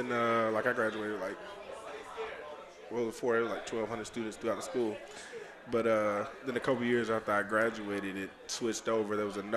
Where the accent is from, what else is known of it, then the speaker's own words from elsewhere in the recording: Midway, North Carolina, United States; I'm actually from Midway, North Carolina.